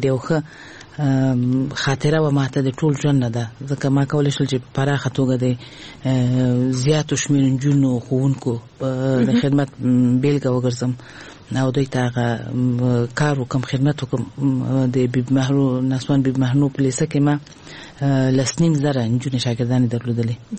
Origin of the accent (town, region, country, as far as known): Kabul, Afghanistan; born or raised there